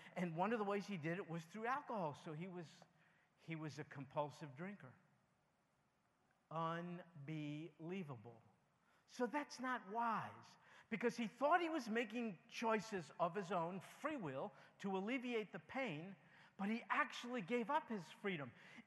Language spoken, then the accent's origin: English; New York, United States; born there; I was born in New York. I'm a Yankee, so watch your hubcaps. And both of my parents were Jewish.